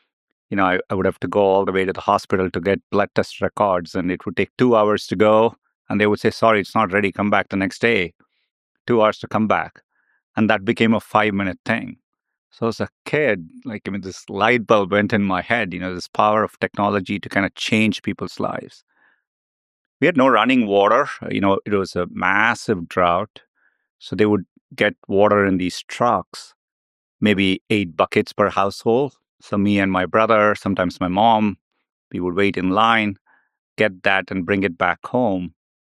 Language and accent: English; Chennai, Tamil Nadu, India; You know, I grew up in Chennai. It's in south of India. It's a beautiful, bustling city.